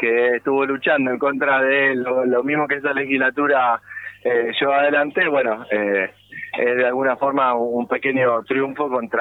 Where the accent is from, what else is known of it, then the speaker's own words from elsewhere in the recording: Puerto Madryn, Chubut, Argentina; Somos 16 de Madryn, Chubut. Madryn, Rawson y Trelew, pero somos varios en realidad los procesados en la provincia por luchar.